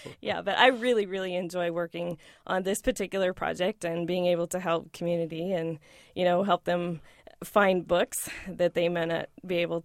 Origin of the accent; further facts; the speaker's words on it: Sheridan, Wyoming, United States; also born or lived in Oklahoma; I grew up in Wyoming, in Sheridan, Wyoming, and then I went to Oklahoma, which is where I did my undergrad in elementary education